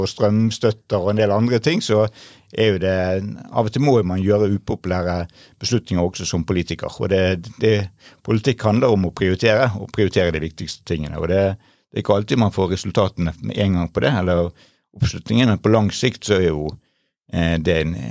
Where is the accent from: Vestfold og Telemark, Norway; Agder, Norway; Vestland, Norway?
Vestland, Norway; Bergen; moved away as an adult; now in Oslo, Norway; Så jeg kommer jo fra Bergen opprinnelig. Født og oppvokst der og hadde min utdannelse I utlandet, utdannet siviløkonom.